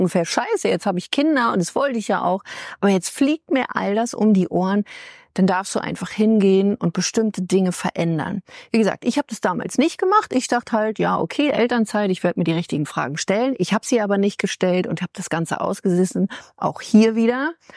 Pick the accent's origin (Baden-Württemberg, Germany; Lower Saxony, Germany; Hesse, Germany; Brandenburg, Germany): Brandenburg, Germany; Potsdam; Ich komme ja ursprünglich aus Potsdam.